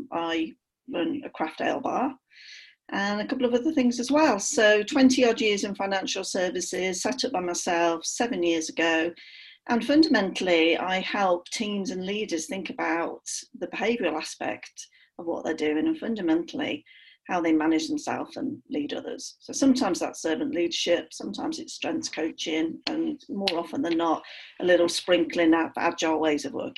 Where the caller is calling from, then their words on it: North East England, United Kingdom; So I'm dialed in from Northumberland, so I live upon the North East Coast.